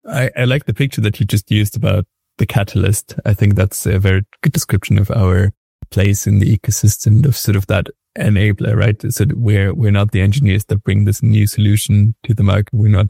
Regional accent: Germany; English is a second language; now in Sweden; I'm located in southern Sweden, although, as you might hear from my accent, I'm originally German.

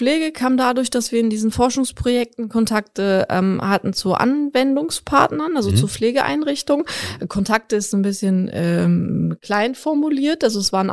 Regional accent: Berlin, Germany; now in Ruhr area, Germany; Ich bin Mama von 3 Kindern. Ich bin Berlinerin, das sage ich immer gerne, also gebürtige Berlinerin. Der Bezug zur Heimatstadt ist stark, ist noch da, aber ich fühle mich sehr wohl seit etwa 15 Jahren hier im Ruhrgebiet.

